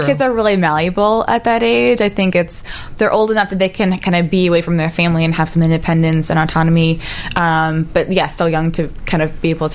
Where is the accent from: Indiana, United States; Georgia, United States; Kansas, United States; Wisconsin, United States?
Indiana, United States; And I know for me, growing up as a kid, I grew up in Indiana, and even just kind of coming downtown Chicago opened my eyes to what's possible.